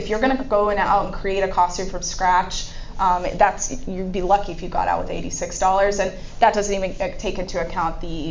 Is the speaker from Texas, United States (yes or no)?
yes; Texas, United States; I'm from Texas originally, so, every time I get home, everybody asks me what all this crazy California stuff I'm doing is.